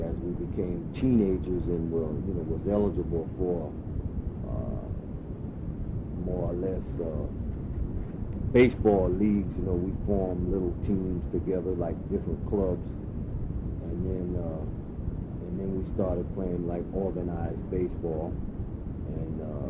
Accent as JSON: {"language": "English", "town": "Elizabeth", "region": "New Jersey", "country": "United States", "tie": "born or raised there", "said": "I grew up there. I went to school there. Spent the majority of my life in Elizabeth, New Jersey."}